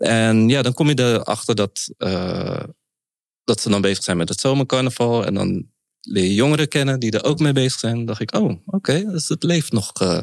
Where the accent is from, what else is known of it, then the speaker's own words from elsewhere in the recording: Rotterdam, South Holland, Netherlands; En ik zeg helaas, omdat het is natuurlijk mijn stad. Ik ben Rotterdammer.